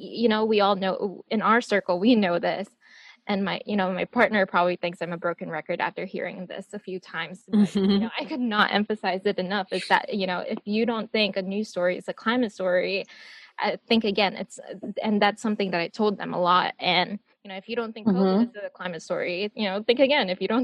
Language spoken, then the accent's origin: English; Saipan, Northern Mariana Islands; I was born and raised in Saipan, Northern Mariana Islands. It's a U.S. territory just north of Guam.